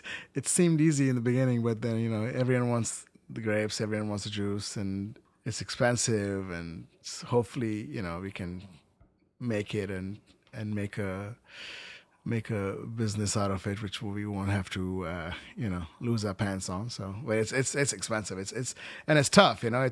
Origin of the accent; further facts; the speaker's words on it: India; You know, it's like all my life I came from India.